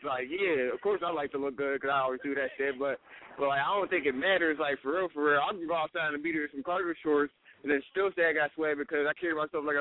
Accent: Baltimore, Maryland, United States; even though I'm not from Pittsburgh, from Baltimore.

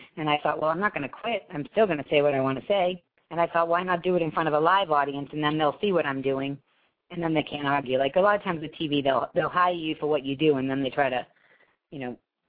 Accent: Boston, Massachusetts, United States; The show is all about growing up in Boston and using my fists, fighting, and everybody told me my whole life to use my words

